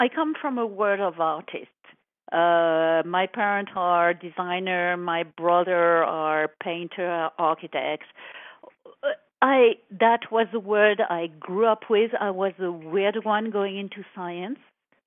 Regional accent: Paris, Île-de-France, France; moved away as an adult; also born or lived in Cannes; now in United States; France, in Paris, in a very glamorous place called Saint-Germain-des-Prés. Mm-hmm. And I was raised there, moved back and forth between Paris and south of France, Cannes, another beautiful place, until the age of 28. I moved in 1996. In the United States

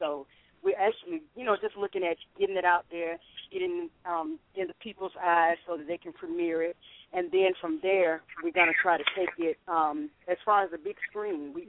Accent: Montgomery, Alabama, United States; I'm originally from Montgomery, and I did quite a bit of traveling.

